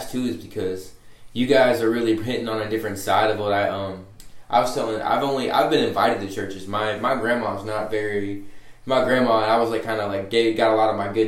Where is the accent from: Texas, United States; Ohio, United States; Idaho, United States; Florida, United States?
Ohio, United States; Cleveland; What I found crazy, I'm from Cleveland, Ohio.